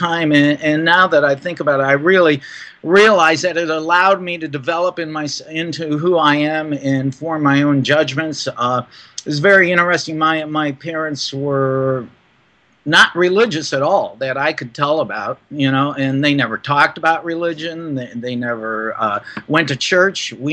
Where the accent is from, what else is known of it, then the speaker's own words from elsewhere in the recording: Cleveland, Ohio, United States; I grew up in Midwestern United States in Cleveland, Ohio, in what we call a blue-collar area environment.